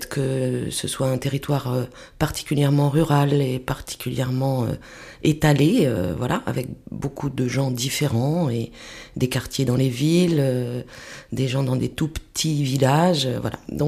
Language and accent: French; Île-de-France, France; Et puis je me suis redirigée vers ma campagne, puisque j'ai grandi dans les Yvelines, dans le fin fond des Yvelines, pas très loin de Dreux. Et je me suis installée à côté de Dreux.